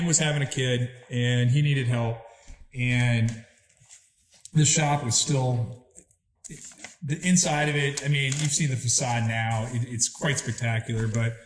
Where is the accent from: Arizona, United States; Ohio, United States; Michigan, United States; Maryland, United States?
Michigan, United States; Ann Arbor; born there; also born or lived in Big Rapids; Yeah, I was born in Ann Arbor. I lived up in Big Rapids for a while, but mostly this area.